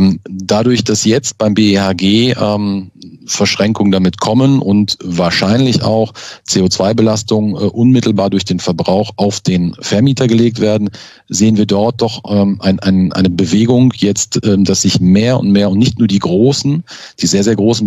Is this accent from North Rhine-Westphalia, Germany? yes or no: yes; North Rhine-Westphalia, Germany; ich komme ja aus dem Ruhrgebiet